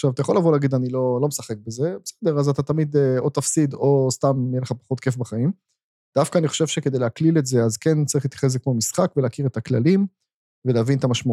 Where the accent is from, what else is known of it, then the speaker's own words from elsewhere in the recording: Haifa, Haifa District, Israel; אני הייתי בתור ילד פעם ראשונה בחיפה, ילד חיפאי בגיל 6, ברוממה